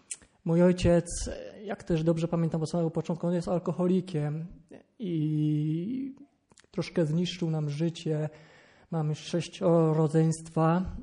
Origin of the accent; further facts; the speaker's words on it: Dębina, Świętokrzyskie Voivodeship, Poland; mam 24 lata. Pochodzę ze wsi takiej między Włoszczową, może kojarzycie, Kielce, Jędrzejów. Taka mała wieś Dębina, węglaszyn Dębina.